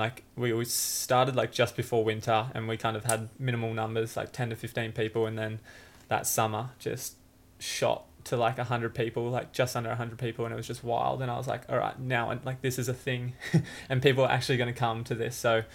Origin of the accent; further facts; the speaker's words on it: Banora Point, New South Wales, Australia; But yeah, born in Tweed Heads, grew up in Benora Point, had both my parents, all living in Benora Point.